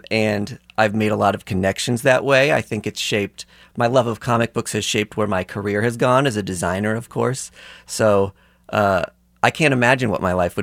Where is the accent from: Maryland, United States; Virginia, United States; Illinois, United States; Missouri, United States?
Missouri, United States; Kansas City; I found out that Stan Lee was coming to my hometown of Kansas City.